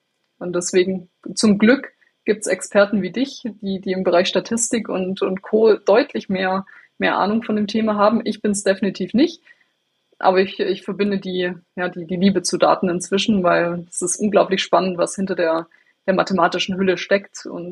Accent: Baden-Württemberg, Germany; born there; ich bin gebürtiger Schwabe. Ich versuche es manchmal zu verstecken, aber es funktioniert einfach nicht immer.

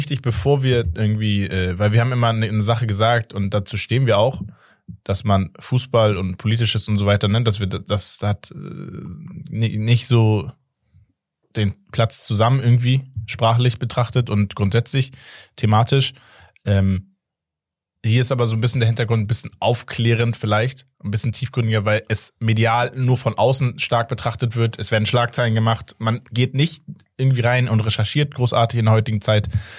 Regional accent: Turkey; Ja, Bruder, ich bin Türke.

